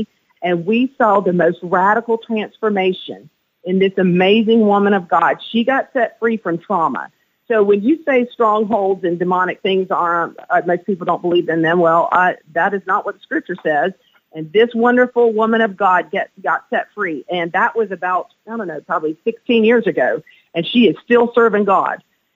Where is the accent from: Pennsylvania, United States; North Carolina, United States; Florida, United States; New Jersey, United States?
North Carolina, United States; Wingate; I grew up in Wingate, North Carolina, so I was driving back